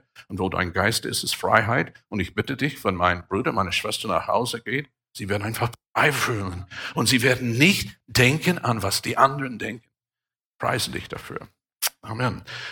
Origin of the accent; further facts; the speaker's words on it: Germany; So, ich bin aus Deutschland, Missionar, und er ist aus El Salvador.